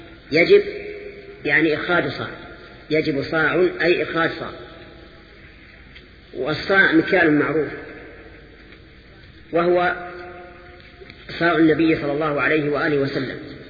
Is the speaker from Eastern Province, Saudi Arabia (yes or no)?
no; Al-Qassim, Saudi Arabia; بينما المد عندنا في القصيم ثلث الصاع